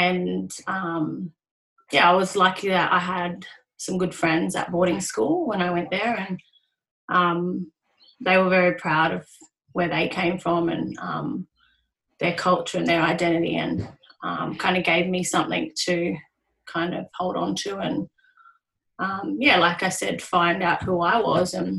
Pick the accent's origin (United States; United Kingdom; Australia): Australia; New South Wales; now in Newcastle, Australia; I am a Warramai woman. I was born in Taree on Biripi country, but grew up in New South Wales. So I'm a New South Wales supporter, and I am coming to you from a Awabakal country. So just recently moved to Newcastle